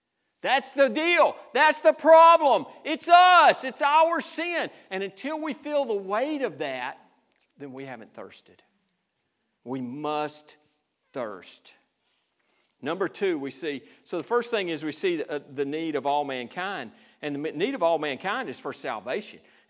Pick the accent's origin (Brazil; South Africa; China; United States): United States; Georgia; If you haven't sensed it, I'm from Georgia. And hail and hell are the same thing.